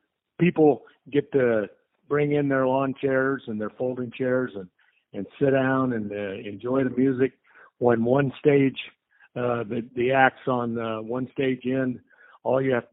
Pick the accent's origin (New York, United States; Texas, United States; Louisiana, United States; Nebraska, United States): Nebraska, United States; Lincoln; We've got people coming in from California, and I'm originally from Lincoln, Nebraska.